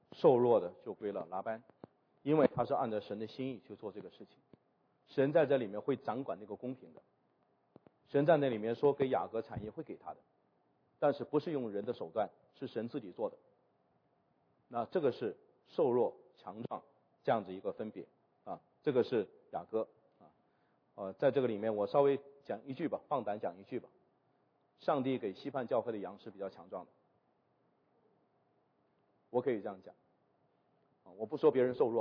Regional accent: China; 我们中国人经常流行叫做人的尽头神的开头啊

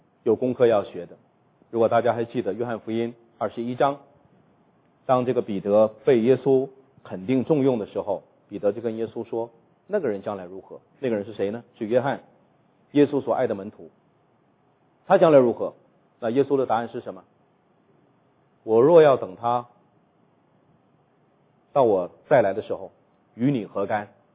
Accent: Northeast China, China; 我是东北人呢，我们北方叫红眼病

